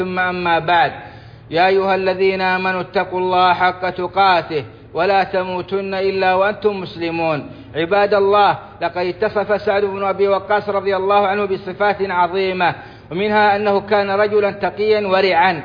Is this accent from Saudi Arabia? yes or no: yes; Saudi Arabia; اللهم أدم على بلادنا السعودية أمنها وإيمانها، أمنها وإيمانها والخيرات في أرجائها وسائر بلاد المسلمين.